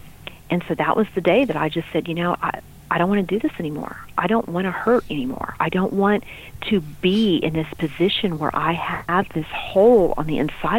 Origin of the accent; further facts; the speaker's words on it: Texas, United States; You know, I was from West Texas, and that's, you know, pop your beer and sit on the back of your truck, and you know, that was kind of the way we did Friday nights, right?